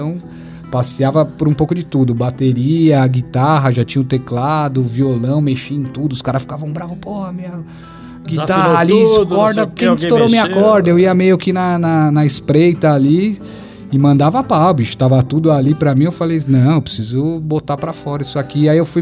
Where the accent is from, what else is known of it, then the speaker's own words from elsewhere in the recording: São Paulo, Brazil; eu sou de São Paulo, mas a gente já morava na praia